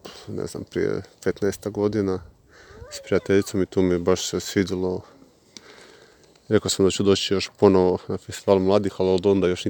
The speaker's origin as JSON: {"language": "Croatian", "region": "Dalmatia", "country": "Croatia", "lives_now": "Zagreb, Croatia", "said": "Inače živimo u Zagrebu, ali ja sam rodom iz Dalmacije."}